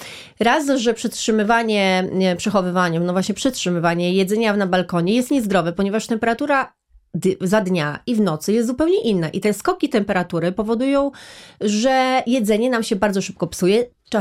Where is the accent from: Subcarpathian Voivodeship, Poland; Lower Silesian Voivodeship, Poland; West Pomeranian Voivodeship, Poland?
Subcarpathian Voivodeship, Poland; Rzeszów; Bo ja jestem z Rzeszowa, z południa, prawie z Włoch.